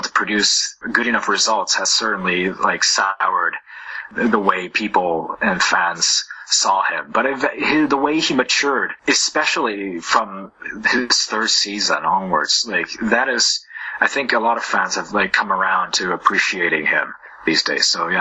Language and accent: English; San Diego, California, United States; born there; So, I was born in San Diego, California, and I still go back there during the summer.